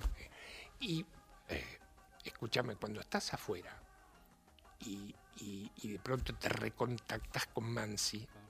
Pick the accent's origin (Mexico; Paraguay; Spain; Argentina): Argentina; Buenos Aires; yo nací en Colegiales. Ah. Y mi juventud fue en Belgrano. Y ahora, bueno, estoy en Las Cañitas